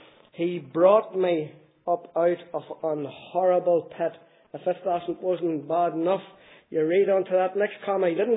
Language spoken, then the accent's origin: English; Donaghcloney, Northern Ireland, United Kingdom; I was brought up in Rurd, in a wee place called City in Donaghcloney there, addressed between Lurgan and Banbridge on Donaghcloney.